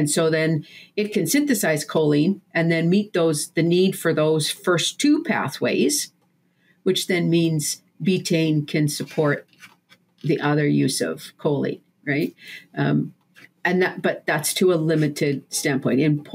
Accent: Saskatchewan, Canada; now in United States; So I'm originally from the Prairie Province, Saskatchewan, up in Canada. It's actually very similar to where we live now in South Dakota, except that instead of corn and soybeans, you'll see wheat, barley, and canola for the most part. So it's flat like here.

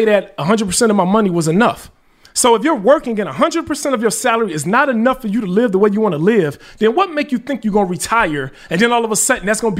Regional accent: Chicago, Illinois, United States; I'm from Chicago, born and raised.

